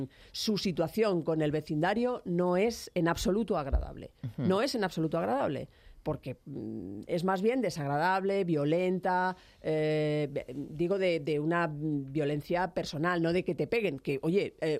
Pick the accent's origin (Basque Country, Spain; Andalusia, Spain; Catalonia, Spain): Catalonia, Spain; en Cataluña, y os digo, yo soy catalana, tengo familia